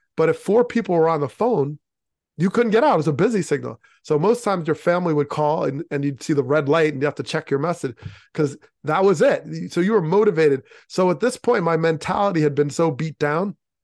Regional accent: New York, United States; Well, I grew up outside of New York City.

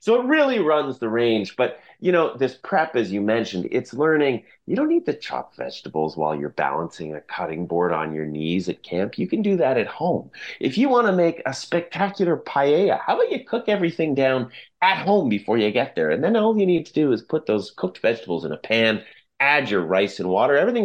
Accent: British Columbia, Canada; I grew up in the Fraser Valley and my family, we had a tent trailer probably, I guess, when I was about 10.

